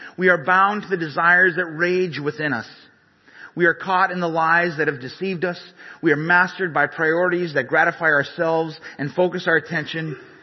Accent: Edinburg, Texas, United States; born there; also born or lived in Nicaragua; I was born to Canadian parents. But I was born in Edinburgh, Texas.

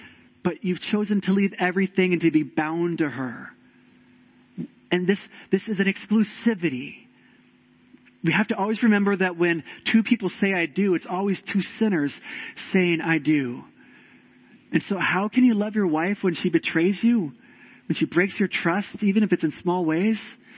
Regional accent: United States; born there; I was born in America, and just by nature of being an American

